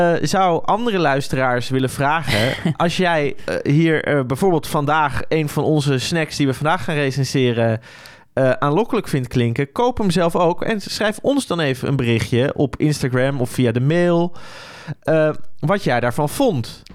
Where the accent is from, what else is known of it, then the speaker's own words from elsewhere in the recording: Amsterdam, North Holland, Netherlands; Als Amsterdammer vind ik dat heel fijn.